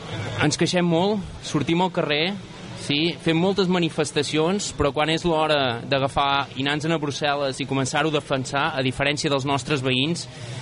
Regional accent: Catalonia, Spain; des d'haver nascut al mig de vaques i camps, i crec que com a catalans

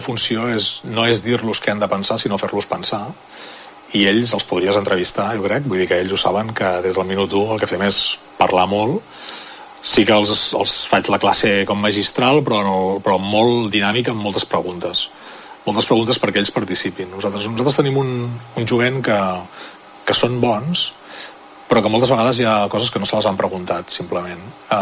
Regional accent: Manresa, Catalonia, Spain; jo soc un manresà de pro

